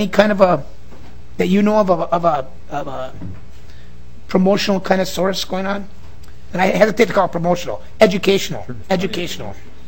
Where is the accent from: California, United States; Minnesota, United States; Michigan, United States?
Minnesota, United States; Brainerd; I'm from Brainerd.